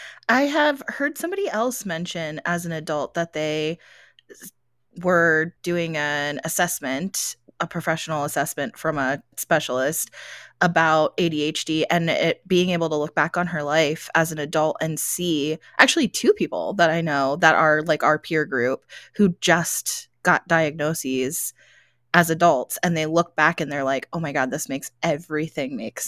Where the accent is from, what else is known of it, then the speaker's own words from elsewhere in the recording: Gettysburg, Pennsylvania, United States; like I'm from Gettysburg, so I grew up in Gettysburg basically